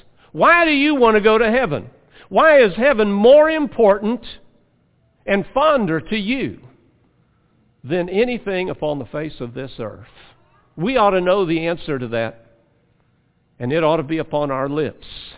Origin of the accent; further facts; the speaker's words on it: United States; And I do have an earthly citizenship. I am an American citizen.